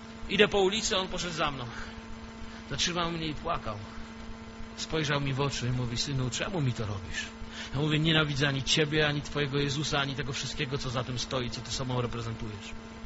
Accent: Silesian Voivodeship, Poland; U nas na Śląsku kociarze ich nazywali.

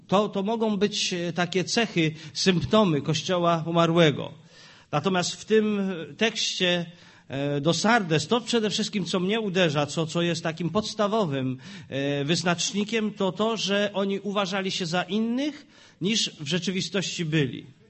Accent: Silesian Voivodeship, Poland; Oczywiście to było gwarą, bo my ze Śląska Cieszyńskiego tam przyjechaliśmy, więc to było tak trochę gwarą

